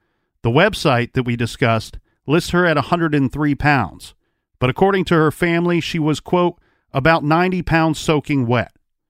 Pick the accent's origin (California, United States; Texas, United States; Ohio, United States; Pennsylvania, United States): Ohio, United States; all taking place in my home state, the great state of Ohio.